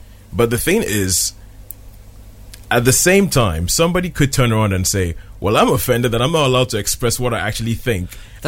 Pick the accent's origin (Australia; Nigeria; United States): Nigeria; now in United Kingdom; I grew up in Nigeria, came to England from 1996